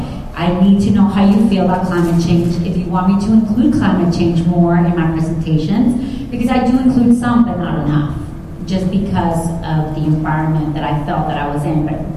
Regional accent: Dallas, Texas, United States; You know, I grew up in Dallas, Fort Worth, and I remember some ice storms, but nothing like what we've had the last couple of years.

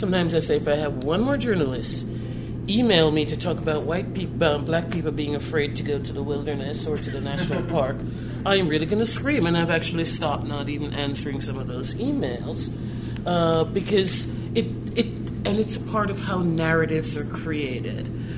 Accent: Michigan, United States; I'm from Michigan.

